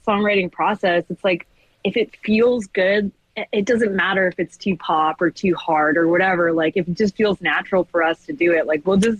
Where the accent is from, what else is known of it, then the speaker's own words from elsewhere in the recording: Alberta, Canada; I am not Francophone. I'm actually from Alberta. My French is atrocious